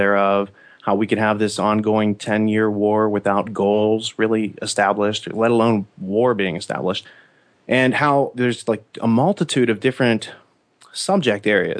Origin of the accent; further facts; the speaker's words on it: Pennsylvania, United States; I'm from Western Pennsylvania.